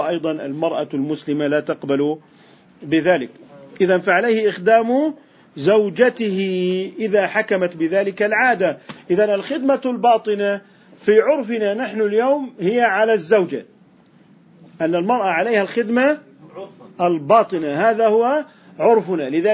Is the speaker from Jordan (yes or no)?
yes; Jordan; لذلك نعتبر عندنا في الأردن أن الدراسة الجامعية تعتبر من النفقة الواجبة على الأب